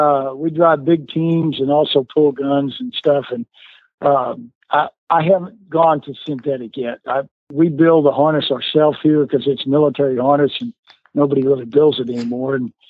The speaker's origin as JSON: {"language": "English", "town": "San Angelo", "region": "Texas", "country": "United States", "said": "You know, I'm from San Angelo out in the desert of West Texas."}